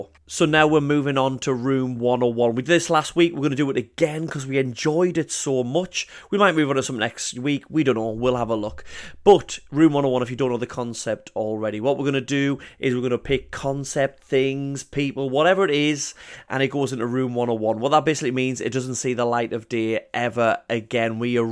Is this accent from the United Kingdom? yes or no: yes; England, United Kingdom; We honestly have more akin with the Scottish, I think, than the rest of England, but we get to say we're English, which is good.